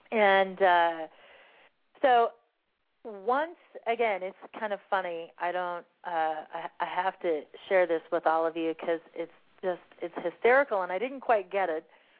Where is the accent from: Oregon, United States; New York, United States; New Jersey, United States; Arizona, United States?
Arizona, United States; I'm not Russian. I am Romanian, and I am an American born and raised in good old Arizona.